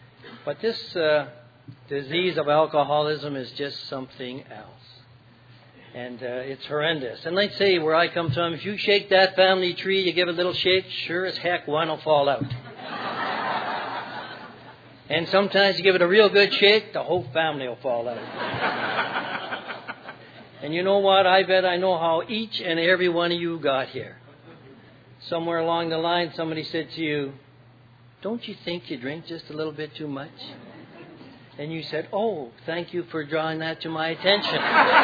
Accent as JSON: {"language": "English", "town": "Winnipeg", "region": "Manitoba", "country": "Canada", "said": "I am from Winnipeg, Manitoba, area, 80."}